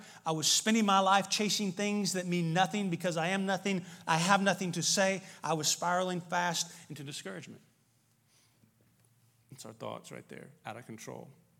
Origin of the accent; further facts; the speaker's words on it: Indiana, United States; My parents, I grew up in Indiana, and so my parents are still up there.